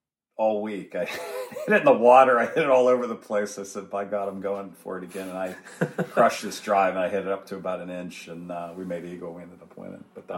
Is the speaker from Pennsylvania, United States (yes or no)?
yes; Pennsylvania, United States; And I think that being in Western Pennsylvania, you know, if I grew up in Florida or something, maybe I would have.